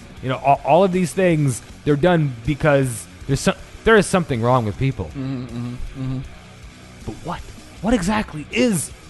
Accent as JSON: {"language": "English", "country": "United States", "said": "I'm an American. I'm white."}